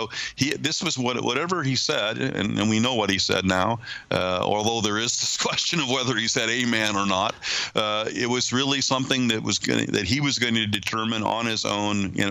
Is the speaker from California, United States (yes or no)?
no; Indiana, United States; I'm a Midwesterner, just as Neil was. Neil grew up in northwestern Ohio, and I grew up in northeastern Indiana, about 50 miles from where Neil was born.